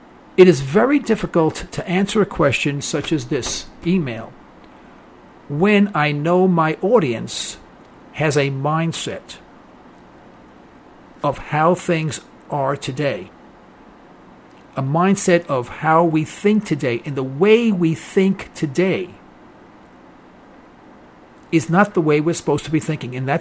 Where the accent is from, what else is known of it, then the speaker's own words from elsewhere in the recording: New York City, New York, United States; Hey, listen, I come from East Harlem back in the old days, Now, our place was really nice. I live right on First Avenue, really swell